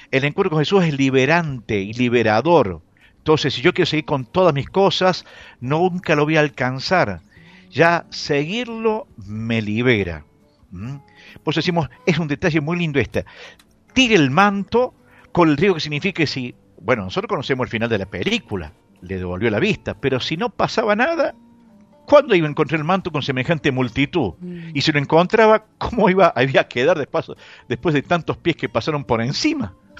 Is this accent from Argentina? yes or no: yes; Argentina; desde nuestra fe como argentinos